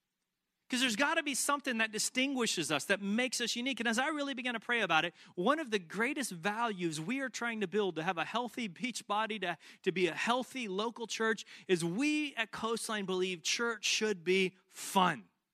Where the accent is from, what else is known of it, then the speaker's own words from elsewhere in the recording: the South, United States; I mean, it was like when the church I grew up in the South, the more painful it was like you got greater holy points the more painful it was.